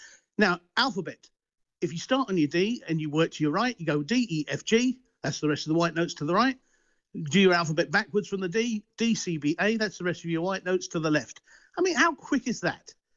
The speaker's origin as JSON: {"language": "English", "region": "Scotland", "country": "United Kingdom", "said": "I'm a realist. I'm a Scot."}